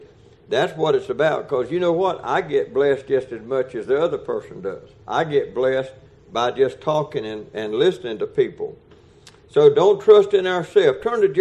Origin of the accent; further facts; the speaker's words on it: Georgia, United States; I was born and raised in South Georgia on the farm. We had cows.